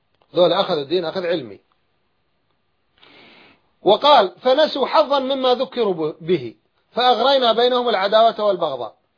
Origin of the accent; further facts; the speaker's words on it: Iraq; أنا مثلا كعراقي، أنا مشكلتي الأكبر في العراق